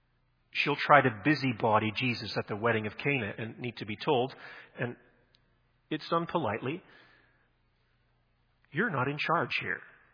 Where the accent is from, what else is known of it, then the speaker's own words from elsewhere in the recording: Nigeria; I grew up in the Misha field in Nigeria in a place with no running water and electricity